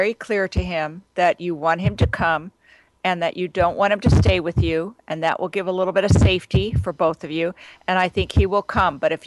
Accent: New York, United States; Oh, New York, my hometown.

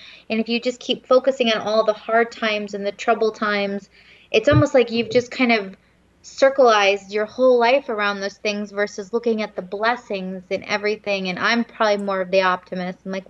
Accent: New Jersey, United States; Hello, New Jersey. I'm from New Jersey, so I love it.

